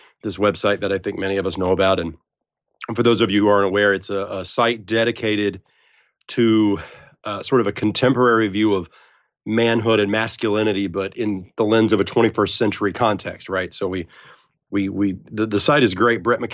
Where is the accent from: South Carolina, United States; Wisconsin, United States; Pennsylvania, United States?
South Carolina, United States; now in New England, United States; Now, I live in New England, but I am from South Carolina.